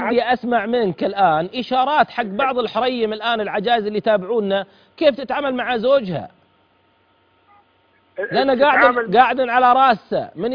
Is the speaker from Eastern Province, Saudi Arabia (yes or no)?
yes; Al-Ahsa, Eastern Province, Saudi Arabia; ذكرتني أنت عندنا جماعة بالحساء أيضا